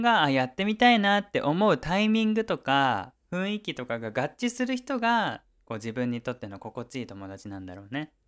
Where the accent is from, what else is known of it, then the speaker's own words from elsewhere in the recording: Tokyo, Japan; moved away; 東京出身で数年前に地方に移住しました。東京の地元に帰省するときはだいたい2泊3日で行くのですが